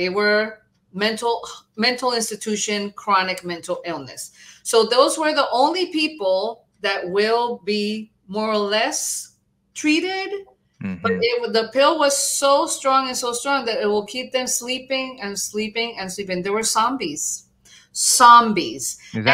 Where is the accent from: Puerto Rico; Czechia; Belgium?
Puerto Rico; And I come from Puerto Rico.